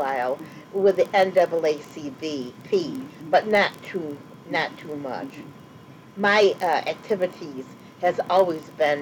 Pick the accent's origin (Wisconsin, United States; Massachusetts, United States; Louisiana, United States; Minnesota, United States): Massachusetts, United States; Pittsfield; I was born in Pittsfield, at St. Luke's Hospital in Pittsfield.